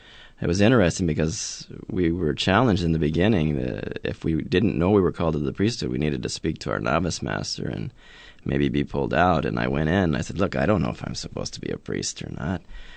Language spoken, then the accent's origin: English; Wyoming, United States; also born or lived in Oklahoma; Yes, I was born in Oklahoma and raised in Wyoming, so I'm a bit of a ranch kid, farm and ranch kid from Wyoming.